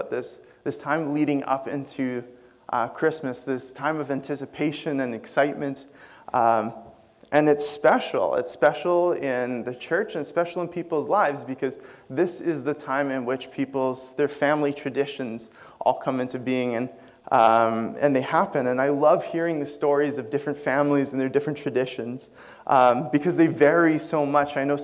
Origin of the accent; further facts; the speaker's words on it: West Kelowna, British Columbia, Canada; I was born and raised in West Kelowna, so it's not that far away. I feel like I'm homegrown in the Okanagan.